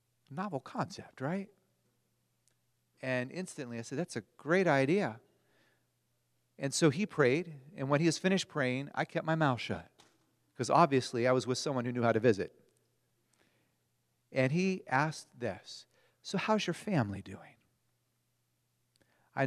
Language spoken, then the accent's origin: English; Pennsylvania, United States; We're from Pennsylvania. We have lots of those.